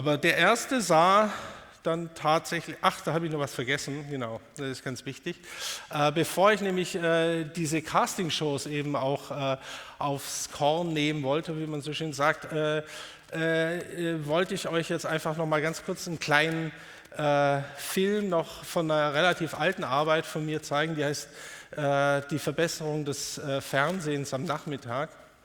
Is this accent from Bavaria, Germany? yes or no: no; Berlin, Germany; ich komme aus Berlin und bin Künstler.